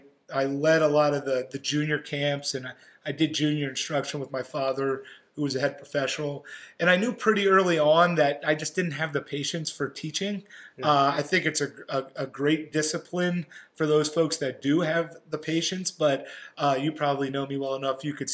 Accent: Pennsylvania, United States; I grew up in Pennsylvania, central Pennsylvania.

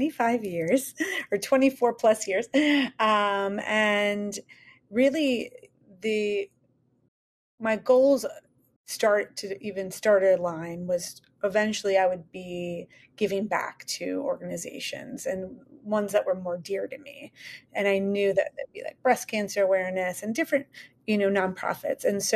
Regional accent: Chicago, Illinois, United States; And so my backstory is I'm from Chicago.

